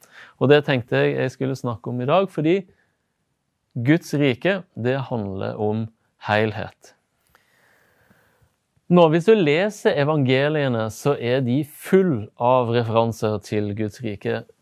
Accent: Stavanger, Rogaland, Norway; born there; Jeg er født i Stavanger, jobber for tiden som pastor i Ålesund og i Molde, i Adventistkirkene der.

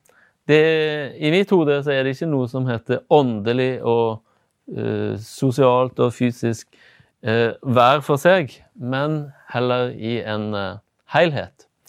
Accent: Stavanger, Rogaland, Norway; born there; Jeg er født i Stavanger, jobber for tiden som pastor i Ålesund og i Molde, i Adventistkirkene der.

